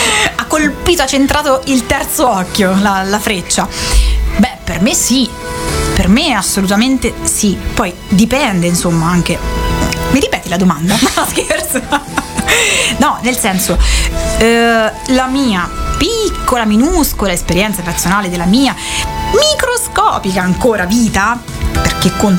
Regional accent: Gualdo Tadino, Umbria, Italy; nella mia terra, ovvero in Umbria, meglio ancora a Gualdo, proprio a Gualdo Tadino, ma in Umbria in generale

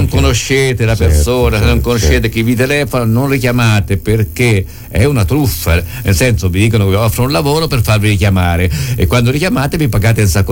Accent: Umbria, Italy; Siamo dell'Umbria verde, siamo forse il comune più verde di tutta quanta l'Umbria.

